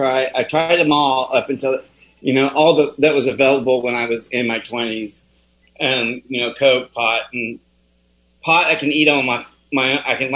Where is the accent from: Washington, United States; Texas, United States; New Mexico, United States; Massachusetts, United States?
Texas, United States; Austin; also born or lived in California, United States; I grew up in Austin, born in California, grew up in Austin.